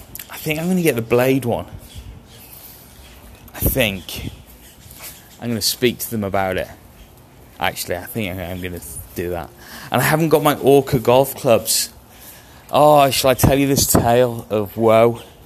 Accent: United Kingdom; Oh, I'm British. It hurts to say the word European at the moment.

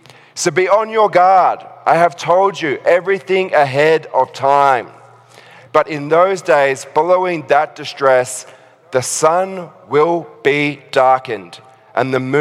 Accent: Australia; accent: Australian; just listen to my Australian accent for a little while

